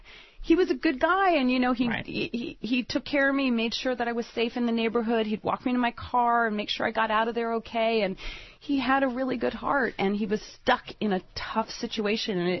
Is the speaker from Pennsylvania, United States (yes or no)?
yes; Philadelphia, Pennsylvania, United States; born there; I was born in Chestnut Hill in Philadelphia to, right. like, you know, white middle-class parents the way I was